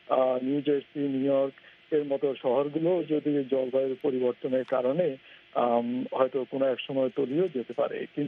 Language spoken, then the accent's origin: Bangla; Bangladesh; now in United States; আমি যেহেতু একজন বাংলাদেশি হিসাবে আমেরিকায় থেকে